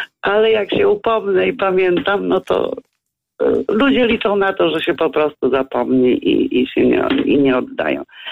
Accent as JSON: {"language": "Polish", "town": "Ryki", "region": "Lublin Voivodeship", "country": "Poland", "said": "Ponieważ ja pochodzę z Ryków"}